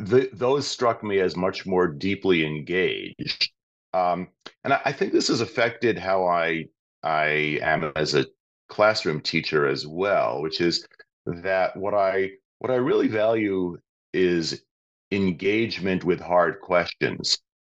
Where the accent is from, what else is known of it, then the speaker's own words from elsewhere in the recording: New York, United States; So I grew up in the New York City area. My parents raised my sister and me Jewish, but mostly culturally.